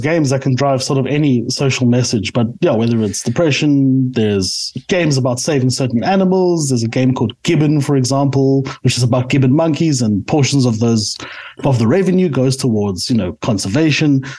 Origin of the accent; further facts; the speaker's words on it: South Africa; Yeah, I am a South African through and through.